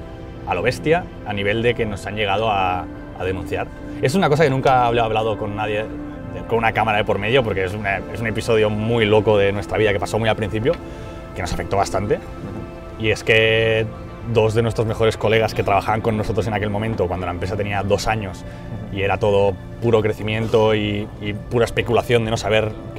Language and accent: Spanish; Vilasar, Catalonia, Spain; also born or lived in Barcelona; yo en ese momento vivía en Vilasar, sí, que es donde yo estuve viviendo de pequeño. Y la creamos en Vilasar, que es un pueblo a 20 kilómetros de aquí.